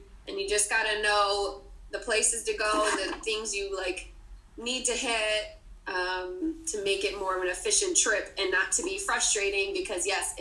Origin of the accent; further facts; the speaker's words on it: Florida, United States; And throughout the years of me being born and raised in Florida, of course, throughout the years I've been to Disney, I don't even know how many times I've been.